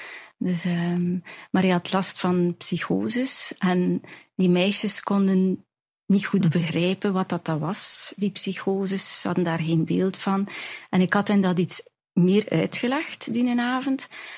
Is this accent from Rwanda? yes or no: no; West Flanders, Belgium; now in Evergem, Belgium; Ik ben afkomstig van West-Vlaanderen, okay. Maar ik woon inmiddels nu al 30 jaar in Evergem.